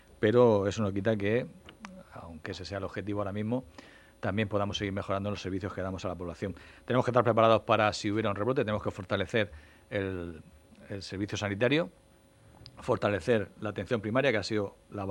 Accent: Region of Murcia, Spain; Y como murciano y como líder de la oposición de la región de Murcia

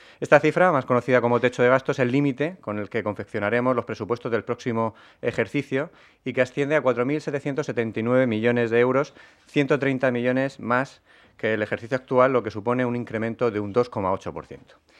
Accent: Region of Murcia, Spain; Los murcianos no nos merecemos este maltrato financiero por parte del Estado, tratados como españoles de segunda

